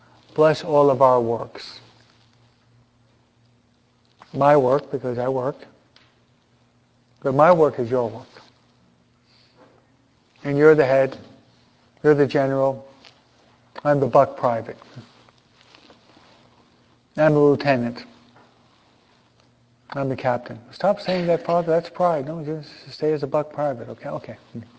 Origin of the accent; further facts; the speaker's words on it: East Coast, United States; Any of you ever been in the ocean? The Atlantic? I am. I'm from the East Coast.